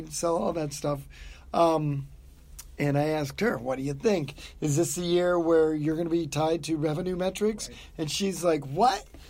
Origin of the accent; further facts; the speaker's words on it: Ohio, United States; now in New England, United States; Oh, I grew up in Northwest Ohio in the blizzard belt